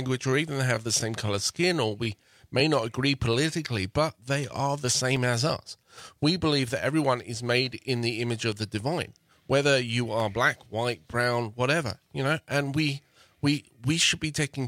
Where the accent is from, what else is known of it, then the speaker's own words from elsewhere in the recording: England, United Kingdom; moved away as an adult; now in United States; Yeah, so I'm English, from England. I've emigrated here to the States about 16, 17 years ago.